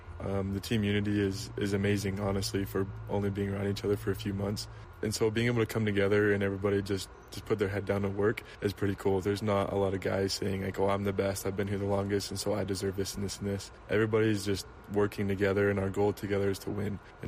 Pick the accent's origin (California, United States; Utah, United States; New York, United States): Utah, United States; Huntsville; I'm from Huntsville, Utah. Everybody's like, where is that? Right? So it's a super small town kid growing up. So I grew up in the outdoors, yeah.